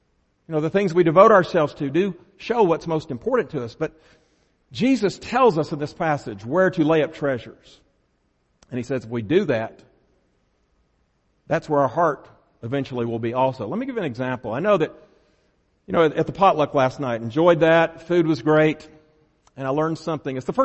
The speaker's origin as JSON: {"language": "English", "region": "Mississippi", "country": "United States", "said": "I'm from Mississippi, okay? And we suffered oppression from this team in Tuscaloosa for decades."}